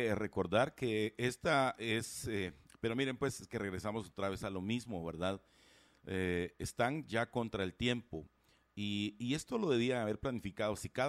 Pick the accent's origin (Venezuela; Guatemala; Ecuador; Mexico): Guatemala; nos gusta a nosotros los guatemaltecos